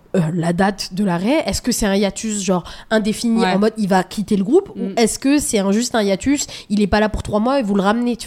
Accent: France; mais après nous on est français.

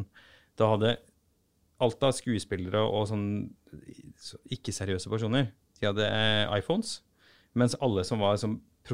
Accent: Arendal, Agder, Norway; jeg har vokst opp I Arendal

